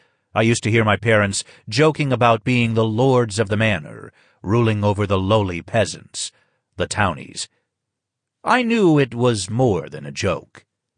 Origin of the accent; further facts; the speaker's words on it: Hanover, New Hampshire, United States; born there; When I was born in Hanover, New Hampshire, he was recuperating from a broken hip in a Texas hospital.